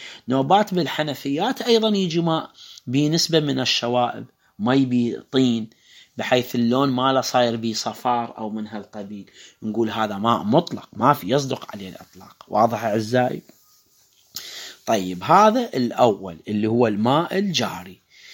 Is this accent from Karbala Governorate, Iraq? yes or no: yes; Karbala, Karbala Governorate, Iraq; عندنا في كربلاء كثير من حمامات